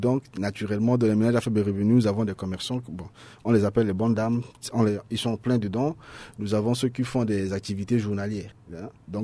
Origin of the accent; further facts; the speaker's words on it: Central African Republic; On leur dit, non, nous ne sommes pas de ces gens-là. Nous sommes des Centrafricains.